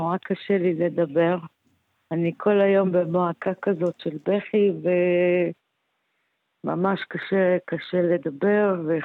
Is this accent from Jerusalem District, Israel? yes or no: yes; Jerusalem, Jerusalem District, Israel; אני ירושלמית